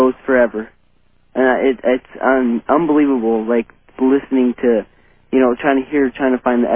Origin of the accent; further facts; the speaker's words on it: Seattle, Washington, United States; from Seattle.